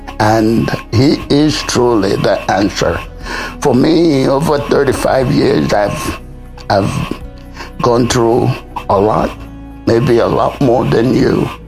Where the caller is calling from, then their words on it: South Sudan; As usual, I'm calling in from South Sudan.